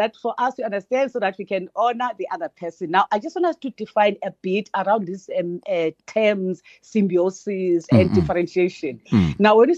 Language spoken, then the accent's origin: English; Flagstaff, Eastern Cape, South Africa; I'm from the Eastern Cape, Flagstaff, brought up in the rural areas.